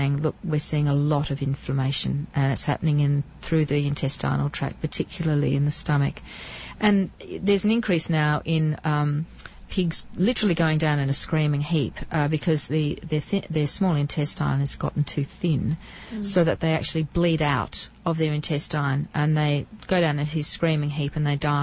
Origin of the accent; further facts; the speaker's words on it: Australia; As you can hear from my accent, I come from Australia.